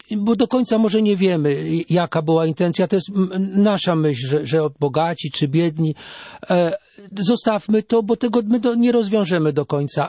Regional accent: Gdynia, Pomeranian Voivodeship, Poland; ja pochodzę z Kaszub, z Gdyni

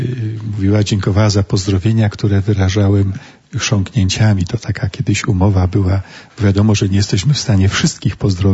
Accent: Rokitki, Lower Silesian Voivodeship, Poland; miejscowości, gdzie się wychowałem, tu na Dolnym Śląsku, czyli parafię Rokitki, a konkretnie Biskupin, potem parafię Pęgów, Kotowice.

